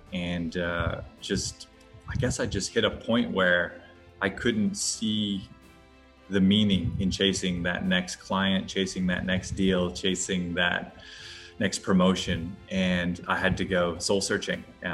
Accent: Hawaii, United States; I grew up with quite hippie parents. I grew up in Hawaii

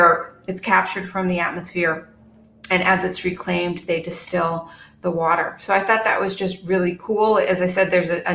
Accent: Newton, Massachusetts, United States; I grew up in Newton, Massachusetts, and there was a part of the Mass Turnpike in Newton

